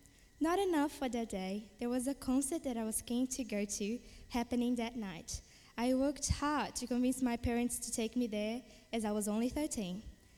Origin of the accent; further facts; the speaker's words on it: Brazil; I'm from Brazil. Although I have Jewish background, I was raised as a Christian until my early teenage years